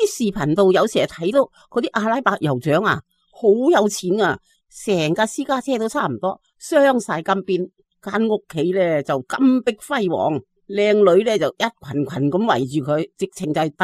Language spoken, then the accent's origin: Cantonese; Hong Kong